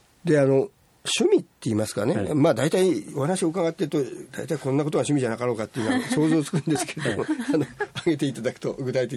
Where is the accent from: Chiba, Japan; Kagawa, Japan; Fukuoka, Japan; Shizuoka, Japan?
Shizuoka, Japan; Yaizu; それからまあ、静岡生まれで焼津育ちということで